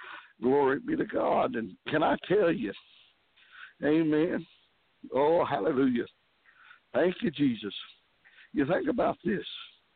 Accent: Stilwell, Oklahoma, United States; from Stillwell, Oklahoma. At the moment, I'm calling from Tulsa, Oklahoma.

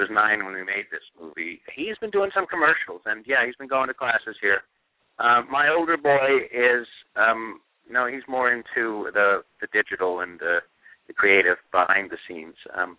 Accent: Hollywood, California, United States; also born or lived in England; being a, you know, a Hollywood kind of guy being brought up out there, even though I was born in England.

